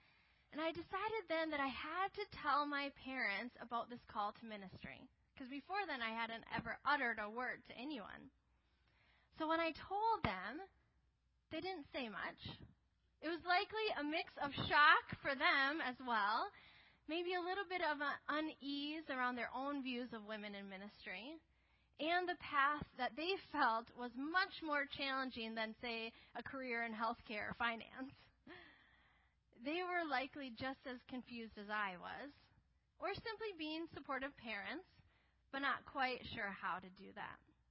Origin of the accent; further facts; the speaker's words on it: Minnesota, United States; I already know what snow is like because I grew up here in Minnesota.